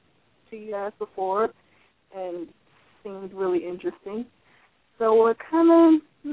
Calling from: Maryland, United States; I'm calling from Maryland.

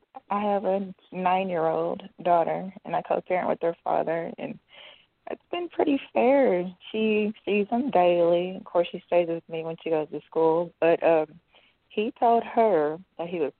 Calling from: Kentucky, United States; from Kentucky.

